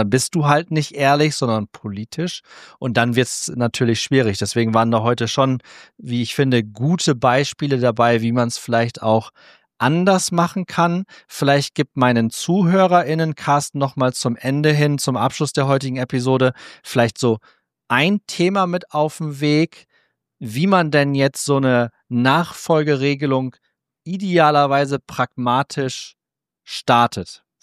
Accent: Cloppenburg, Lower Saxony, Germany; Ich bin ja in Kloppenburg groß geworden, also niedersächsische Kleinstadt, da lebe ich jetzt schon seit 15 Jahren nicht mehr

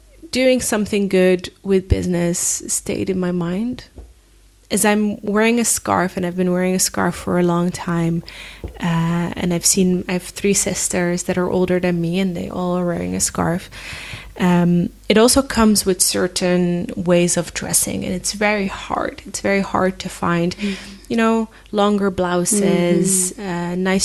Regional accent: Netherlands; also born or lived in Libya; So I was born and raised here in the Netherlands.

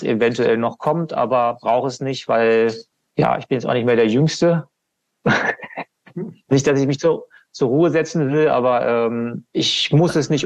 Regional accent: Hanover, Lower Saxony, Germany; Das ist in Hannover, ne? Meine Heimatstadt.

